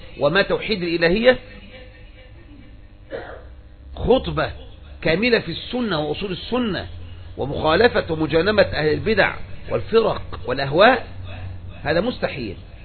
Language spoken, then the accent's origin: Arabic; Egypt; ما يوجد بلد على وجه الارض عندنا في مصر الا وتجد فيها قبر يعبد